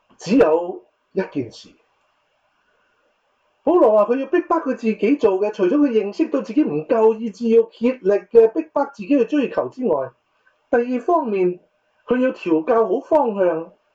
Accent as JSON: {"language": "Chinese", "country": "Hong Kong", "tie": "born or raised there", "said": "就当年呢，就我小学六年班的时候，你知道香港的班是怎么分的啦？我那时我学校小学呢六班啊"}